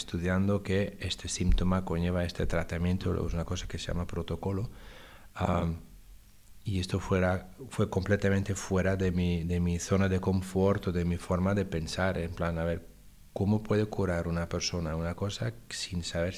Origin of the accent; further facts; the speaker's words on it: Belgium; Spanish is a second language; moved away as an adult; also born or lived in United States; Yo quería volver a Europa. Yo soy de Bélgica. Después de 10 años en Estados Unidos